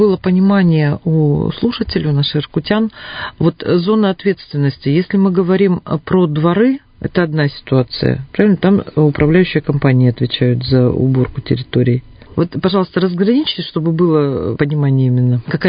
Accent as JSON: {"language": "Russian", "town": "Irkutsk", "region": "Irkutsk Oblast", "country": "Russia", "tie": "born or raised there", "said": "мы с вами не просто земляки иркутяне, а я тоже родом из Синюшина гора, это мое родное место. У меня школа номер 2"}